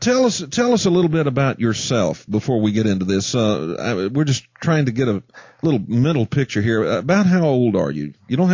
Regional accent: Dallas, Texas, United States; I grew up in Dallas, and this thing goes back. I'm 53 years old, and they were doing this thing before I was born.

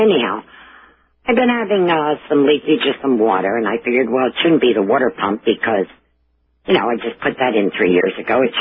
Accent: Pennsylvania, United States; New radiator, that's, if I'm saying that correctly, I'm from Pennsylvania.

